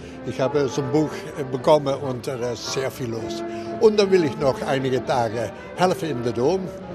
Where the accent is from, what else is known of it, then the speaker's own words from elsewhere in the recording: Netherlands; German is a second language; Ich komme aus Holland und ich komme speziell für den Christuskongress bis Montag nächste Woche.